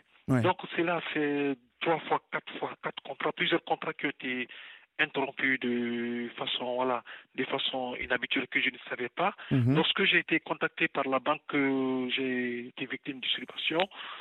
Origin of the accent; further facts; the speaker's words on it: Strasbourg, Grand Est, France; J'appelle de Strasbourg, à Stockholfelder, je suis de Strasbourg.